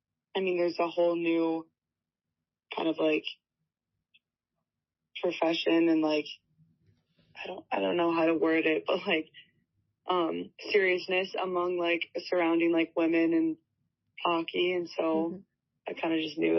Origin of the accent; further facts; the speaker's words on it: Minnesota, United States; Obviously, yeah, growing up in Minnesota, surrounded by everything hockey